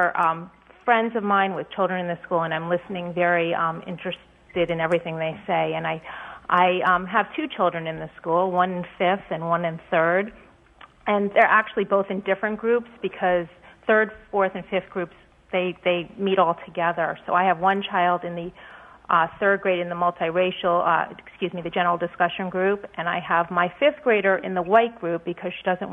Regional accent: Bronx, New York, United States; I grew up in the Bronx. I went to Fieldston Lower when it was a neighborhood school. My closest friends came from the South Bronx, and all the neighborhood around us.

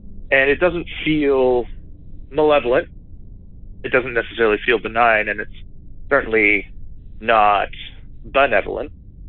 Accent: Arizona, United States; I'm from Arizona, and that's where this story takes place, kind of over the course of years.

